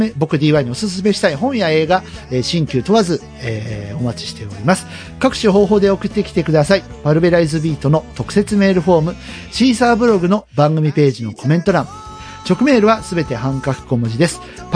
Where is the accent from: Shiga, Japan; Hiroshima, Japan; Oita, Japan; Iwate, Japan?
Oita, Japan; 私のふるさと大分県出身の選手でございます